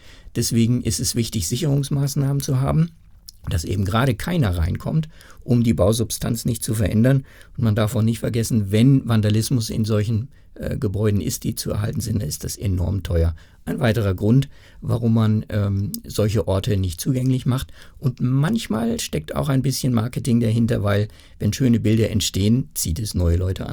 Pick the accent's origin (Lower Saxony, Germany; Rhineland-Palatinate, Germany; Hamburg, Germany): Lower Saxony, Germany; born there; now in Nuremberg, Germany; Ich als gebürtiger Niedersachse